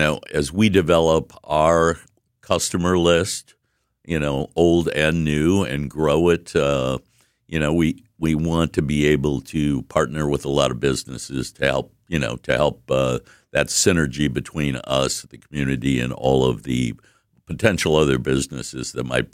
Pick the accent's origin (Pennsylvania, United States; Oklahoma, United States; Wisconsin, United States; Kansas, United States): Wisconsin, United States; Milwaukee; moved away as an adult; now in Arizona, United States; I'm being from Milwaukee my whole life, even though I live in Arizona, kind of a proverbial snowbird, my heart is here in Milwaukee.